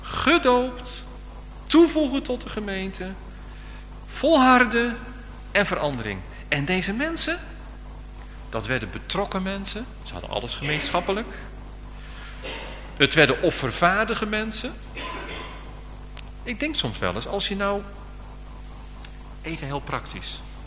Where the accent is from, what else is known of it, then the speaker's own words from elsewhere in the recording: Alphen aan den Rijn, South Holland, Netherlands; ik weet nog heel goed bij ons in Alphen aan den Rijn, dat was in de jaren 60, daar was een enorme opwekking onder jongelui.